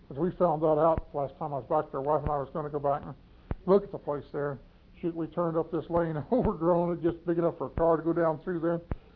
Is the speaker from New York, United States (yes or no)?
no; Fort Gibson, Oklahoma, United States; born there; also born or lived in Arizona; Yeah, I was born just outside of Fort Gibson, Oklahoma. The earliest thing, my memories, is when we lived in Arizona, about 1929.